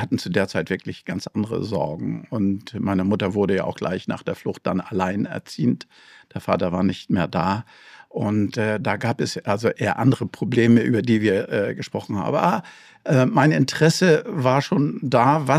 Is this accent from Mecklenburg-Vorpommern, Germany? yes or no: yes; Langsdorf, Mecklenburg-Vorpommern, Germany; now in Hamburg, Germany; Naja, aufgewachsen bin ich in Langsdorf, Mecklenburg-Vorpommern, etwa 20 Kilometer von Rostock entfernt. Dieser Ort kennt eigentlich niemand.